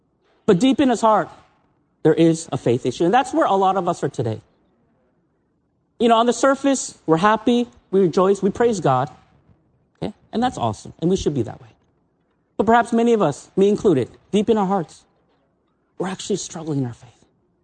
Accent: United States; now in Japan; I'm American. I grew up in the U.S., but I've been in Japan for almost 30 years.

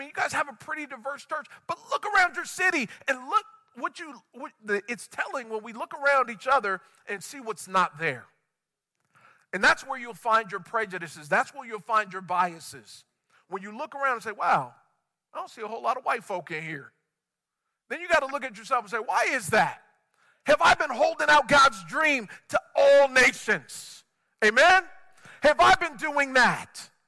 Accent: San Diego, California, United States; It reminds me of my first neighborhood growing up in San Diego.

